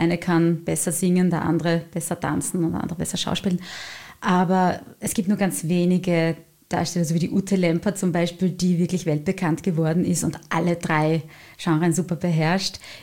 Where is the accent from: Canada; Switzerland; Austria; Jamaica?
Austria; Styria; accent: South Styrian; zurückgekehrt bin von meinem letzten Engagement in meine Heimat, in die Südsteiermark.